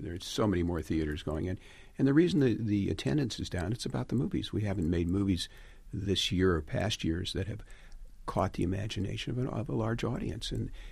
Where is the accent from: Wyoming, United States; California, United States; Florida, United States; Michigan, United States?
Michigan, United States; Detroit; because I was a kid from Detroit, not from Hollywood or New York